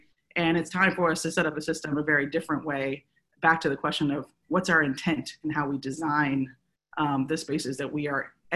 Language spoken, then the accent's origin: English; Chicago, Illinois, United States; when I was growing up in Chicago, we remember who was suspended and expelled